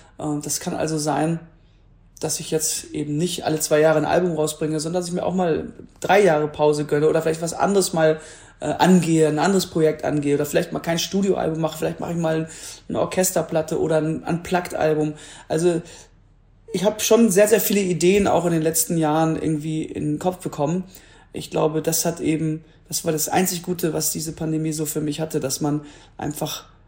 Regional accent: Duisburg, North Rhine-Westphalia, Germany; ich kannte nur früher, da wo ich herkomme, wo ich aufgewachsen bin, den Duisburger Zoo, der ist auch nicht klein

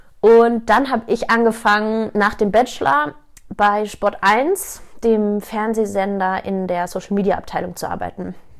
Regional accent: Hamburg, Germany; born there; now in Munich, Germany; 29 Jahre, gebürtige Hamburgerin, seit 10 Jahren jetzt aber schon in München.

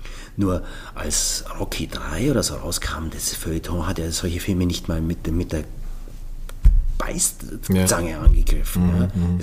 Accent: Bavaria, Germany; In Allgäu. Okay. Ja. Also und in Südbayern sozusagen.

